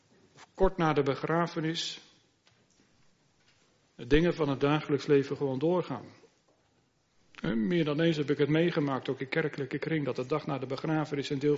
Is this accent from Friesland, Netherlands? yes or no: no; Gelderland, Netherlands; De streek waar ik opgegroeid ben, de Noordwest-Veluwe